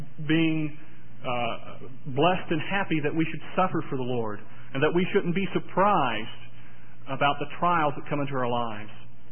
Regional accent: Hinton, United States; the chapel I grew up in Hinton

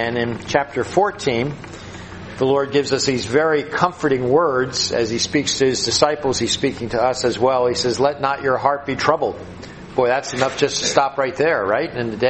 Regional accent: Toms River, New Jersey, United States; I grew up in Toms River, and in my estimation, I had a great childhood.

